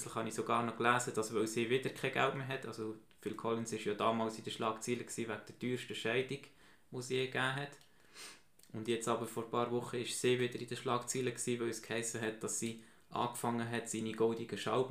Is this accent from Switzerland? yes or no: yes; Switzerland; also bei uns in der Schweiz hat man sie nicht gekannt